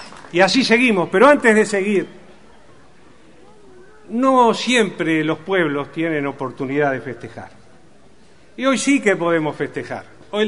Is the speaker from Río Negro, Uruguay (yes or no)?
no; Villa Soriano, Soriano, Uruguay; los hombres y mujeres de esta villa, los hombres y mujeres de mi tierra.